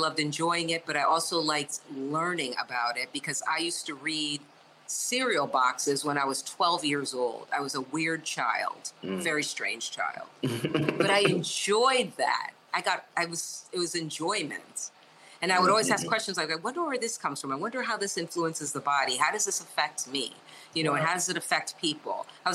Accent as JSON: {"language": "English", "region": "New Jersey", "country": "United States", "tie": "born there", "said": "So I was born in New Jersey. My parents are from, you know, from basically the Northeast, from New Jersey, and also from the Philadelphia area."}